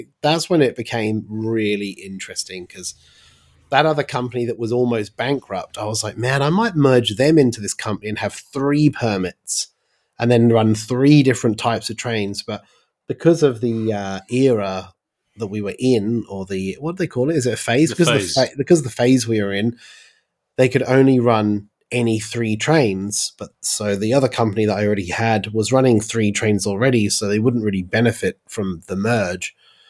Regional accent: Norwich, East of England, United Kingdom; it's based in East Anglia, which is where I'm from. I'm actually from Norwich, which is on the map there.

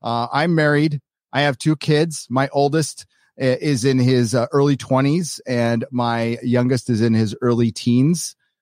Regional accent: San Diego, California, United States; Born and raised in San Diego, my dad was in the Navy.

